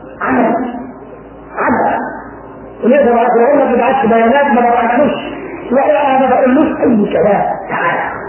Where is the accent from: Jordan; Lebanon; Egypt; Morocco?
Egypt; تحت رجلينا أمم ودول تحت رجلينا احنا في مصر في كل مكان